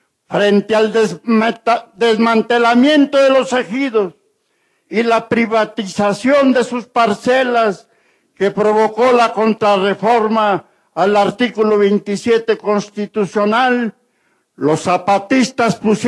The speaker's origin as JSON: {"language": "Spanish", "country": "Mexico", "said": "El desarrollo de las autonomías zapatistas es un camino probado que podemos emprender los mexicanos en el campo y las ciudades"}